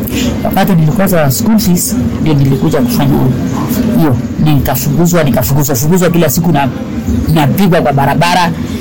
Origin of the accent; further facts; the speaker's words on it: Losos, Baringo County, Kenya; Nami ndio natoka kule Losos